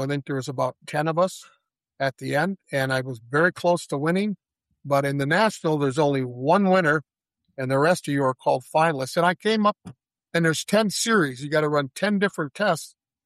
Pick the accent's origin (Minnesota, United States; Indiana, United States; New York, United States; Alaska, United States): Minnesota, United States; Winona; I grew up in Winona, Minnesota, right on the river.